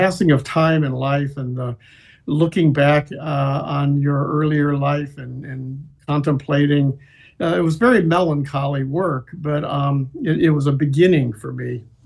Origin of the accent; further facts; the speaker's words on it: Park Forest, Illinois, United States; Growing up in Park Forest